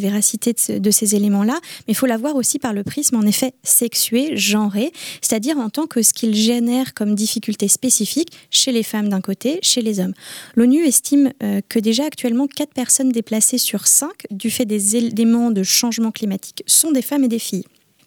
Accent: Brittany, France; à quel point le sujet, sans mauvais jeu de mots, est brûlant dans notre région et spécifiquement chez nous en Finistère.

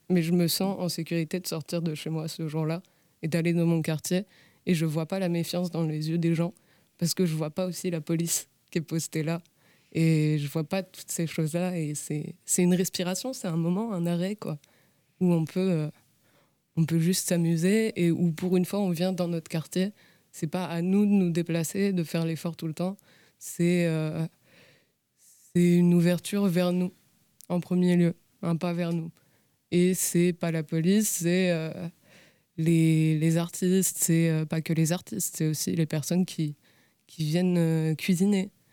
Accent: Brest, Brittany, France; donc moi je viens de Pontanézen

